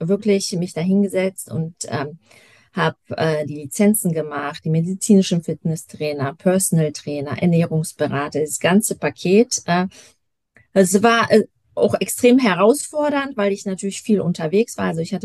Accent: Poland; Französisch, Spanisch, Polnisch. Ich komme aus Polen ursprünglich, genau.

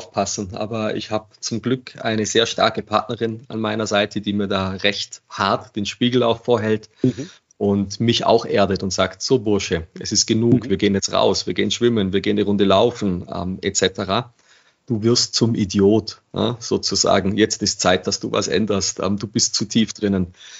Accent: Regensburg, Bavaria, Germany; Ich komme aus Regensburg und ich habe mich riesig gefreut

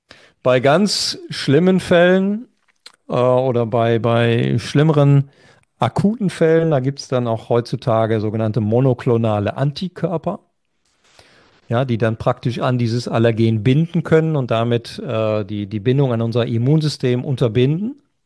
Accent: Lower Saxony, Germany; So bin ich mit Bäumen nicht aufgewachsen. Ich bin nicht am Waldesrand im Wald aufgewachsen, sondern an einer Küste, die, wir sagen ja in Ostfriesland immer ganz gerne, wo man dann Samstag schon sieht, wer sonntags zum Tee kommt.

